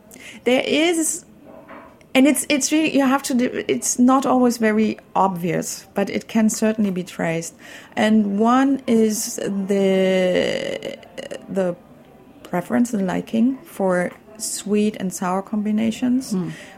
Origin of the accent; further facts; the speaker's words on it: Berlin, Germany; English is a second language; My mother, I grew up in Berlin. My mother would never, ever cook sauerbraten.